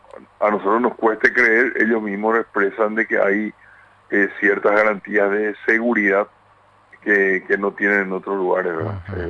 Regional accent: Paraguay; la hospitalidad que nos caracteriza a nosotros por nuestra forma de ser como paraguayos.

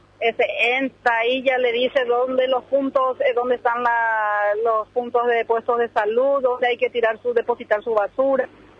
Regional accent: Paraguay; somos los paraguayos, no queremos leer

